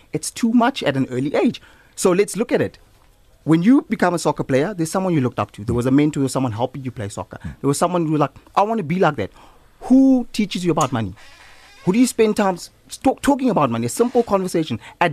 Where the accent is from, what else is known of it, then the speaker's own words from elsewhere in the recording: Soweto, Gauteng, South Africa; I'm from Soweto, Midlands